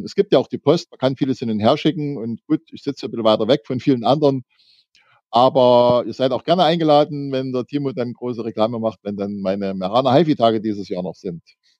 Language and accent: German; Meerane, Saxony, Germany; wenn jemand fragt, wo ich herkomme, also ich sitze in der Nähe von Chemnitz, Zwickau, direkt an der A4 und vielleicht kennen Sie Merane als Radfahrer